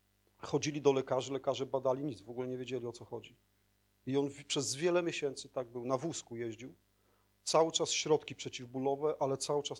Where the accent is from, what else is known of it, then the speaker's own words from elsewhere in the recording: Świdnik, Lublin Voivodeship, Poland; mówię, jestem ze Świdnika, jestem liderem, mówię, z kościoła protestanckiego.